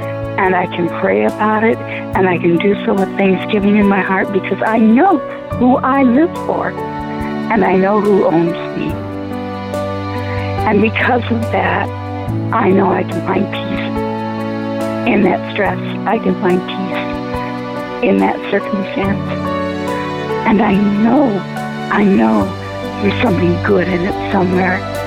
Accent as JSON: {"language": "English", "town": "Lansing", "region": "Michigan", "country": "United States", "said": "I'm from Lansing, Michigan."}